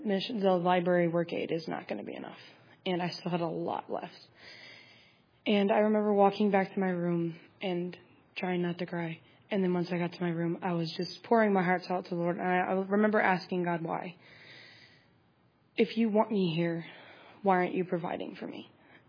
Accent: Charlottesville, Virginia, United States; I'm from Charlottesville, Virginia, and I am a sophomore missions major.

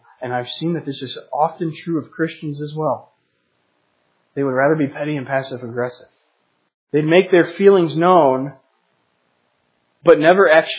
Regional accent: Chicago, Illinois, United States; I grew up in Chicago, so I'm a Cubs fan.

